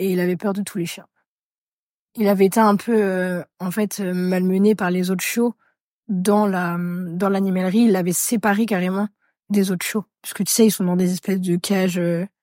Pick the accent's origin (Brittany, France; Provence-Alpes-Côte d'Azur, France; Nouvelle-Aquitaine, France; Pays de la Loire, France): Brittany, France; Brest; also born or lived in Spain; j'ai 33 ans, je suis de Brest à la base, mais du coup j'ai vécu 4 ans en Espagne, donc un gros changement de vie, de température.